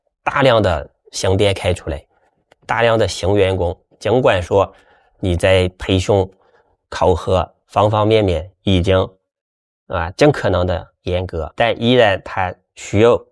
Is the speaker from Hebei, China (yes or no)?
no; Shanxi, China; 我来自一个山西农村，是一个大家庭，我有这个七个兄弟姐妹